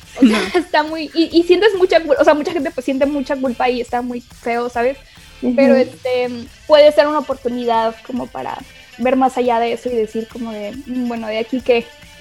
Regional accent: Monterrey, Nuevo León, Mexico; Igual soy de Monterrey, entonces aquí.

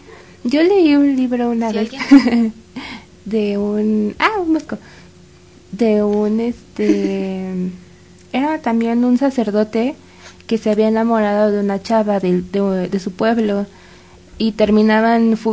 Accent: Morelos, Mexico; Nosotras somos de Morelos.

